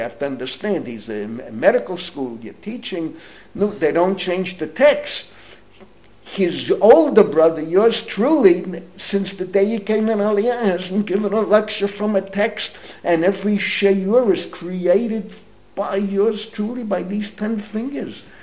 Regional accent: Bronx, New York, United States; I grew up in the Bronx, over 700,000 Jews in the Bronx where I grew up.

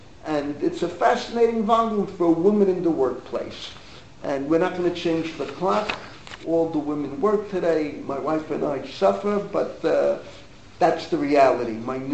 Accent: Bronx, New York, United States; I always say, where I grew up in the Bronx, it's a sakonet nefasha to walk by day, let alone by night.

